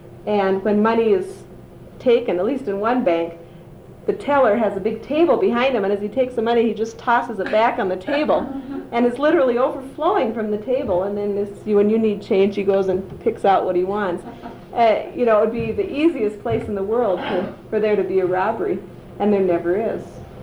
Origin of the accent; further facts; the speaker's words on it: United States; But there are a lot of jobs at the consulate, and because I'm an American, I can't get it.